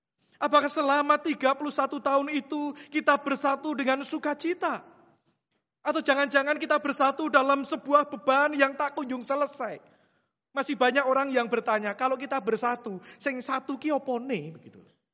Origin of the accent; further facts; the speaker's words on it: Central Java, Indonesia; now in East Java, Indonesia; Saya orang Jawa Tengah sebenarnya Bapak Ibu ya. Tapi mungkin karena sudah bau Jawa Timur gitu ya.